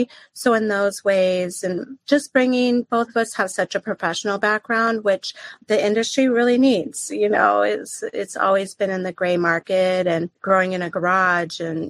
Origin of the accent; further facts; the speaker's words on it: Boulder, Colorado, United States; moved away as an adult; now in New York City, United States; I'm from Boulder, Colorado, and just always love cannabis. I'm a mom of three and have been in Colorado my whole life. So it's really been exciting to move to New York City, downtown Manhattan, 2 years ago